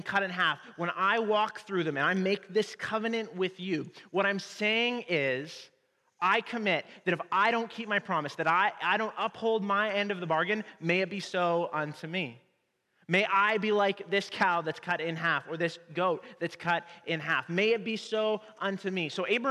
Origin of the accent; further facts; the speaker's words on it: Canada; Like, we're from Canada, so we read